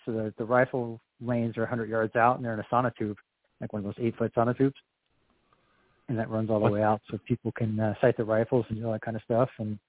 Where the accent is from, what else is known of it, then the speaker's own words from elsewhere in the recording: Whitefish, Montana, United States; Yeah, so we're from Whitefish, Montana, kind of Flathead Valley, like northwestern Montana.